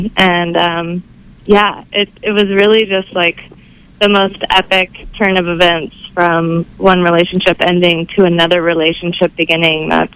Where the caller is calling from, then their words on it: Chico, California, United States; I'm calling from Chico